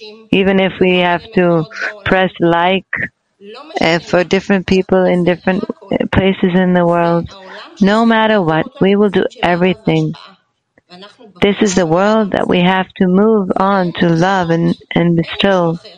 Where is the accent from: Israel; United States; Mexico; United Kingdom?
Israel; I'm from Israel.